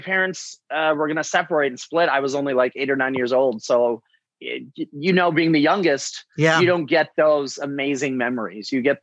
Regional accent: New York, United States; I grew up in upstate New York on a horse farm.

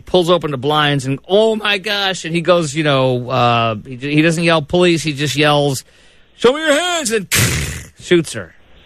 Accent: Chicago, Illinois, United States; You know, I grew up in the Midwest in Chicago, and I used to think that I used to think when I was an aspiring broadcaster back in the day, I used to think that we were the ones who did not have an accent.

